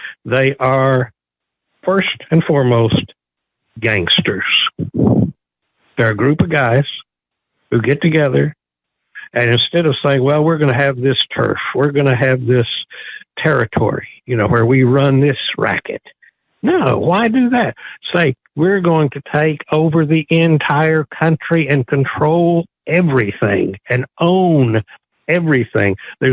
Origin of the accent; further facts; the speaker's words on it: Texas, United States; kind of like I am as a Texan. We're Texans first.